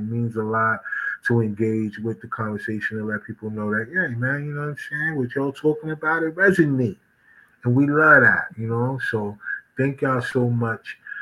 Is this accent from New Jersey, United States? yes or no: yes; East Orange, New Jersey, United States; Yeah, I'm from East Orange, though. I'm from further north.